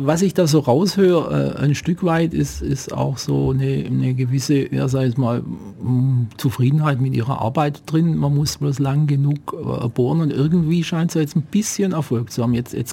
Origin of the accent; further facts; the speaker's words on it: Ulm, Baden-Württemberg, Germany; Also ich war ja früher hier in Ulm im Gymnasium und so weiter, also ich bin zwar kein gebürtiger Ulmer, aber doch so lang.